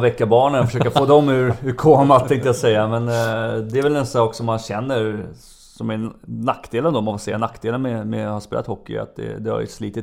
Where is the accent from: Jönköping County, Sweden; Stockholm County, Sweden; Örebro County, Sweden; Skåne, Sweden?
Stockholm County, Sweden; Viksjö; vi är båda uppvuxna i Viksjö